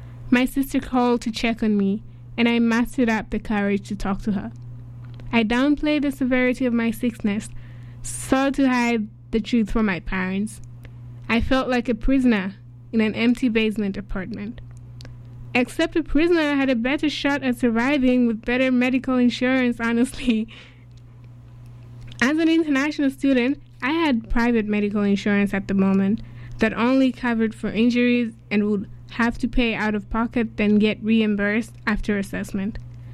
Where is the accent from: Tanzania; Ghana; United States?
Tanzania; now in Canada; I started comparing the treatment options with that of my home country, Tanzania.